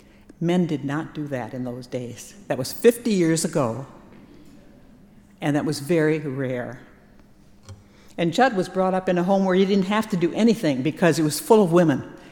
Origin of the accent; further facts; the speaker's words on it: Iowa, United States; moved away as an adult; It was the same year that I came from Iowa.